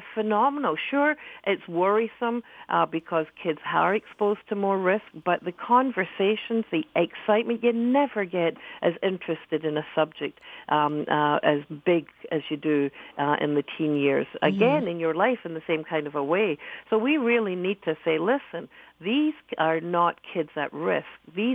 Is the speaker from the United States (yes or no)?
no; Canada; I just think that as a Canadian society, we don't stop and say often enough